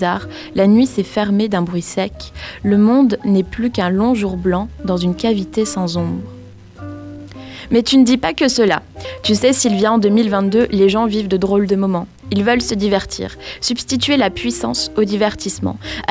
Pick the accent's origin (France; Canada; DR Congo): France; c'est pas comme chez nous en France